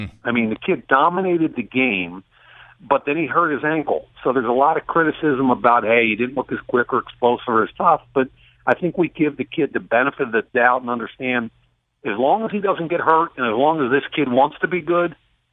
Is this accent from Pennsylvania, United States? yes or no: yes; Philadelphia, Pennsylvania, United States; I grew up in West Philly, and I'm very proud of that. With Our Lady of Lourdes grade school in the Overbrook section